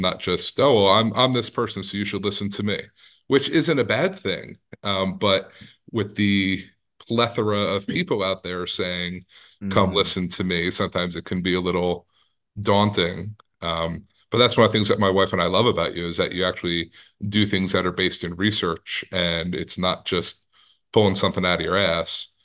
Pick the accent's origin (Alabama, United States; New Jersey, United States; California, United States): New Jersey, United States; I'm originally from New Jersey, Northern New Jersey.